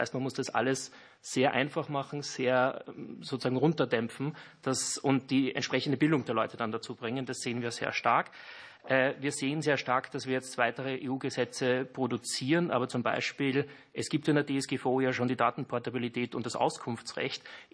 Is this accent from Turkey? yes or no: no; Austria; Kurz vorab, ich bin Österreicher, also ein bisschen von der Außenseite hier beim Blick.